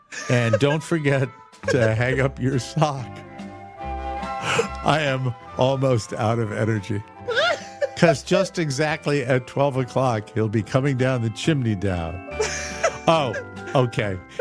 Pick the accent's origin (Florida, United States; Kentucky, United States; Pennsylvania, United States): Florida, United States; Estero; the Greg Norman outlet store here in my hometown of Estero, Florida.